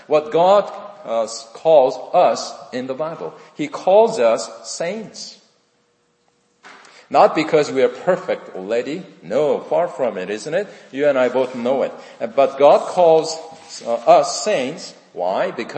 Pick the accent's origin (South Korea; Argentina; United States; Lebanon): South Korea; English is a second language; It reminds me of my years of growing up in South Korea. I was growing up in 1960s in South Korea.